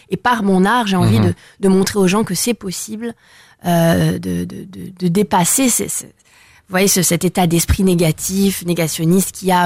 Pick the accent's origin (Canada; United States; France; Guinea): France; C'est là où je suis née, c'est là où j'ai grandi. Je suis française de culture.